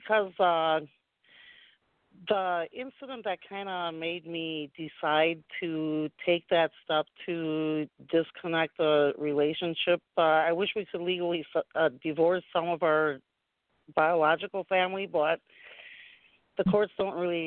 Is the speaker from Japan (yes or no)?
yes; Japan; a little background is that I was born in Japan, and I had dual citizenship at one time